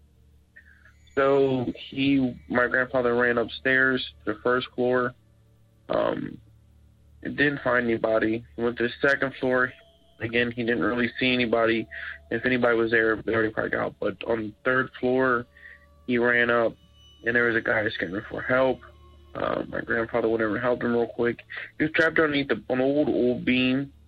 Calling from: Florence, Kentucky, United States; I'm calling from Florence, Kentucky.

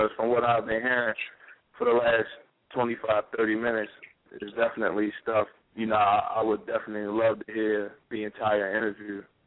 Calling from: Baltimore, Maryland, United States; I'm calling from Baltimore, Maryland.

